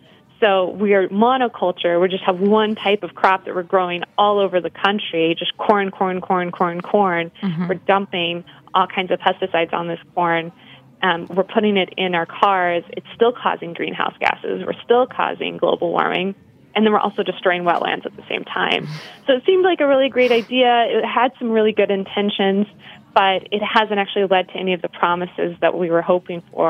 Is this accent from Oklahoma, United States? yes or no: yes; Oklahoma, United States; So my home state of Oklahoma, for example, uses the Ogallala Aquifer, and we've pretty much depleted it